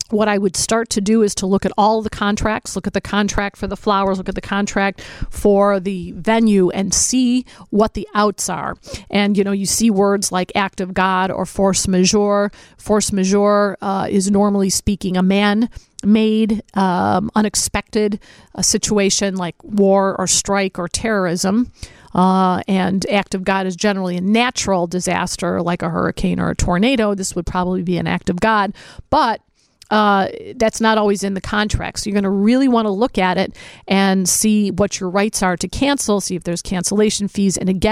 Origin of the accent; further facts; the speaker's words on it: Berwyn, United States; And growing up in Berwyn, you're a legend.